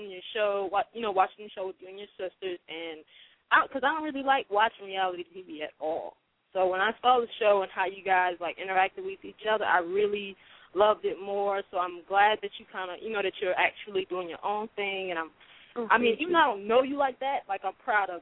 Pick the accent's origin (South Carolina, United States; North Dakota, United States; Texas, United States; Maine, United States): South Carolina, United States; I'm from South Carolina.